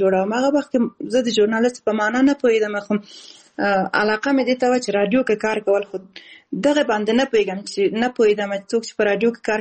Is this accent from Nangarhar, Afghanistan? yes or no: no; Balkh, Afghanistan; born there; او زه اصل د خوست ولایت یم خو زیږیدلی په بلخ ولایت کې یم او زده کړې مې په کابل کې او په کندز ولایت کې کړې دي